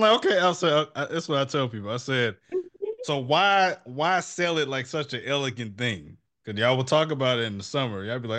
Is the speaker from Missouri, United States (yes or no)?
yes; St. Louis, Missouri, United States; Yeah, I'm from St. Louis, born and raised, and I lived in Chicago for a year, and then my high school back at home called me for a school counseling job